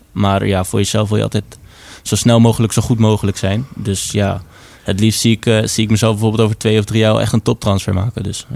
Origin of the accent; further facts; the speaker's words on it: Amsterdam, North Holland, Netherlands; now in Deventer, Netherlands; En ja, ik kom uit Amsterdam.